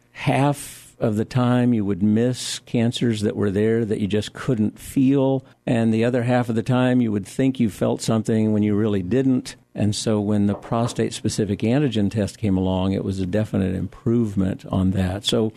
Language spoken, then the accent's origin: English; Houston, Texas, United States; I grew up in Houston and then went to medical school at Oral Roberts University.